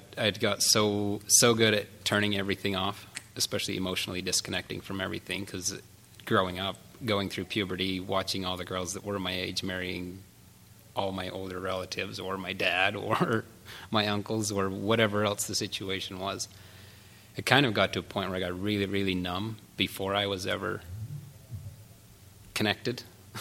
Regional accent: British Columbia, Canada; I grew up in British Columbia, Canada, my mom was born in Hilldale, Utah

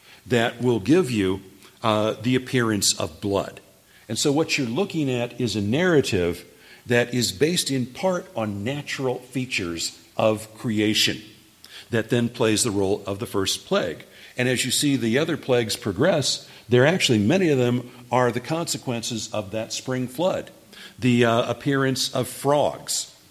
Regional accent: Illinois, United States; I don't know much about farmland in Utah, but I'm originally from Illinois. We know about locusts there every 7 years

